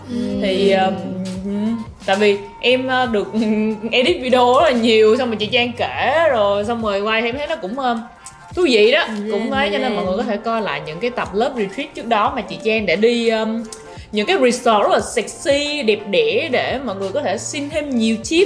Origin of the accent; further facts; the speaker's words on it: Nha Trang, Khanh Hoa, Vietnam; Thì maybe là ở Nha Trang, tại vì Nha Trang là quê của em nữa.